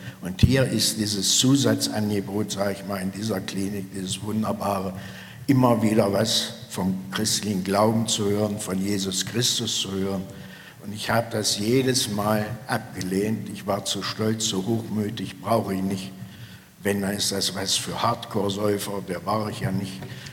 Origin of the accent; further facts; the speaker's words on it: Ilsenburg, Saxony-Anhalt, Germany; Jetzt machen wir in Ilsenburg, meinen Heimatort, wir sind jetzt 5 Jahre alt geworden